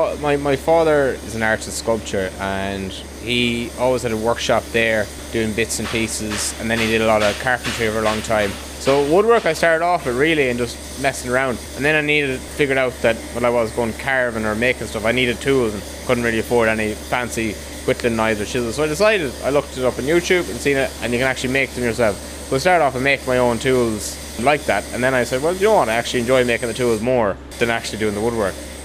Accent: Boyle, Connacht, Ireland; I'm from Boyle, County Roscommon.

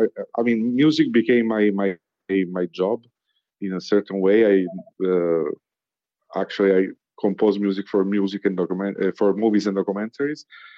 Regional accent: Rome, Lazio, Italy; English is a second language; I'm from Rome.

